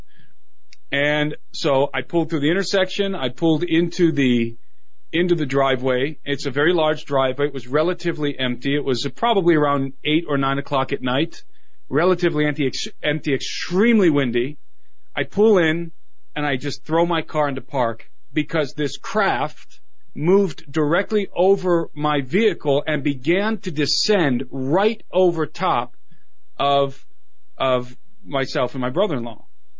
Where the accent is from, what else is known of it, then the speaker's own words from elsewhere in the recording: Brook Park, Ohio, United States; I grew up in Brook Park, Ohio, and I was living in Cleveland at the time.